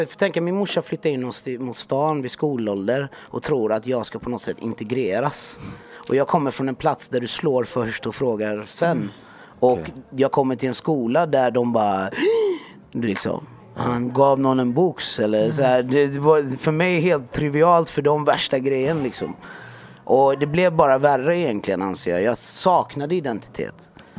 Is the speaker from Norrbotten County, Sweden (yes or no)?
no; Jönköping, Jönköping County, Sweden; Och han och jag växte upp i Jönköping under samma liksom, förhållanden lite grann.